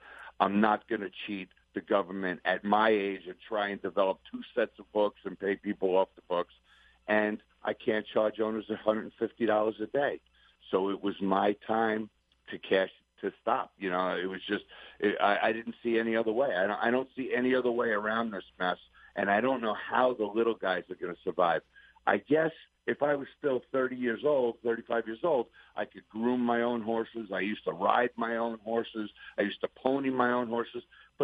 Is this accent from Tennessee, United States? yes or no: no; New York, United States; I mean, I'm a New Yorker born and raised. I bleed New York racing my whole life.